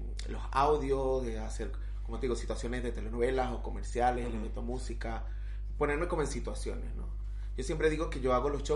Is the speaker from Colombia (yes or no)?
yes; Colombia; moved away as an adult; cuando yo me vine de Colombia, obviamente, como tengo que decir que venía por 15 días